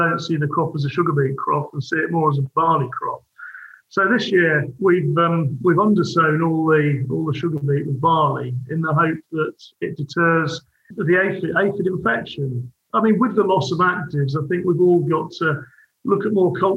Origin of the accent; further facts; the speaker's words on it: United Kingdom; I think one big concern we've all got at the moment as British farmers is that politically we're still importing food that's produced to a lesser standard.